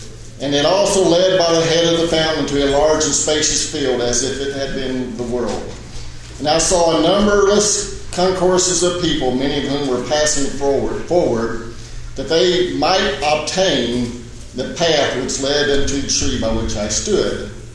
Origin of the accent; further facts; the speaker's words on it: Kansas City, Missouri, United States; Since I'm from Kansas City, I'm kind of familiar with that.